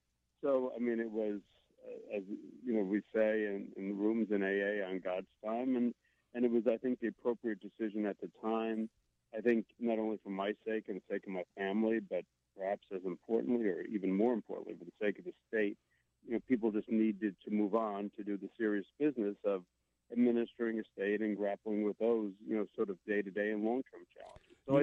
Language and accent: English; Carteret, New Jersey, United States; as a young boy growing up in Jersey City in Carteret, New Jersey